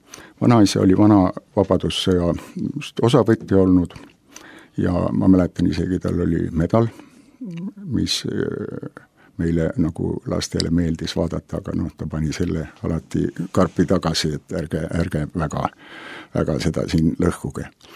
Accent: Märjamaa, Rapla County, Estonia; Ma olen Läänemaa pärit sündinud. Märjamaa meil on ikkagi Läänemaa, kuigi ta praegu kuulub nagu Rapla maakonna alla, aga siis ta oli ikkagi Läänemaa ja Märjamaa rajoon ja oblast ja mis ta kõik on olnud. Ja siis hakkasin Märjamaa keskkoolis käima.

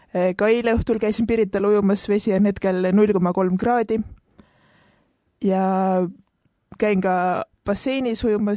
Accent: Haapsalu, Lääne County, Estonia; now in Tallinn, Estonia; Ma olen pärit Haapsalust, aga viimased 8 aastat olen elanud Tallinnas.

